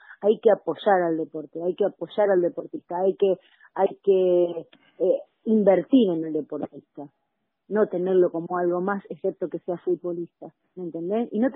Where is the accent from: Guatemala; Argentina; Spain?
Argentina; Yo soy argentina